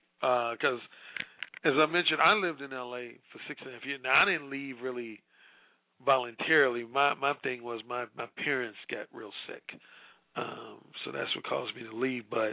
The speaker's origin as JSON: {"language": "English", "region": "Indiana", "country": "United States", "tie": "born or raised there", "said": "I grew up in Northwest Indiana myself."}